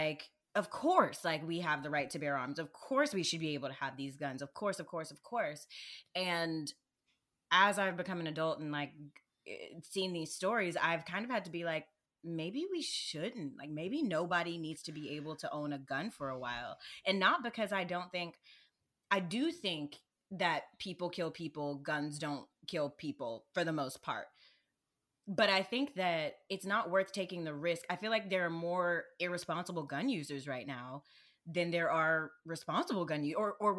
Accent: Texas, United States; it's so interesting, like, my own journey with guns, because I grew up in Texas. I'm used to guns.

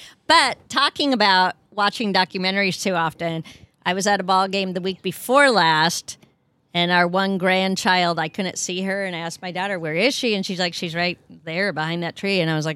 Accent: Iowa, United States; I grew up in Hobunk, Iowa.

